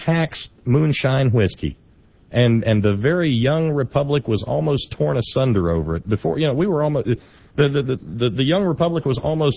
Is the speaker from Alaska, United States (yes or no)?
no; West Virginia, United States; I figure I'm an American. I'm a West Virginian. I love my country.